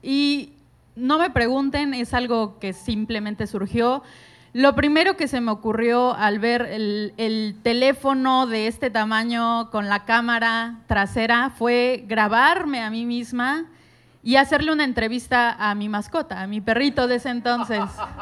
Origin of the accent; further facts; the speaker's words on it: Mexico City, Mexico; Soy de la Ciudad de México y escuchábamos siempre una estación de radio en la casa